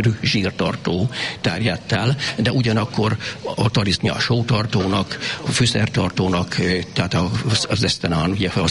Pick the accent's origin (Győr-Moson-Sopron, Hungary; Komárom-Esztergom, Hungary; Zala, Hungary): Zala, Hungary; Keszthely; Ez a gyerekkoromban megtörténik, itt Keszthelyen